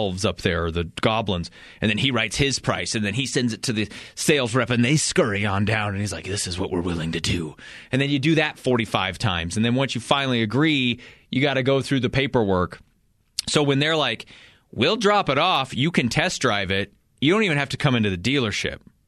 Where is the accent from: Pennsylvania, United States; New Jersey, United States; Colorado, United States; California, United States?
Colorado, United States; now in Fort Collins, United States; I live in Fort Collins. I work in Greeley. I'm from Eastern Colorado.